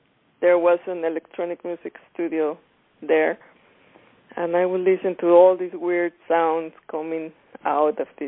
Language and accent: English; Coyoacán, Mexico City, Mexico; And I grew up in Coyoacán. It's a very nice neighborhood. It's like a small town inside Mexico City. And before it was even more like a small town.